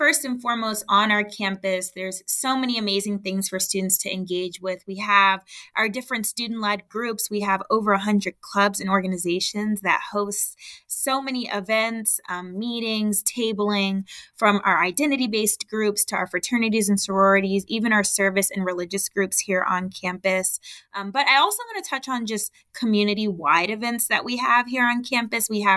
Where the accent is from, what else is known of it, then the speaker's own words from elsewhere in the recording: Los Angeles, California, United States; I'm born and raised in Los Angeles, so I love my city.